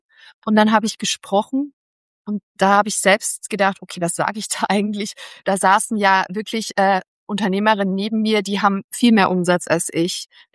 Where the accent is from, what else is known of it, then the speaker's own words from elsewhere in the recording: East Germany, Germany; Ich komme ja auch aus dem Dorf, vom Osten, vom Bauernhof, das weißt du, glaube ich, gar nicht, mit den Hühnern und den Kühen aufgewachsen